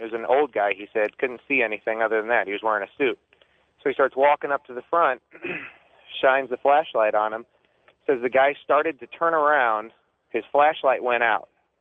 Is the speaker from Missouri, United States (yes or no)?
yes; St. Louis, Missouri, United States; I'm from St. Louis.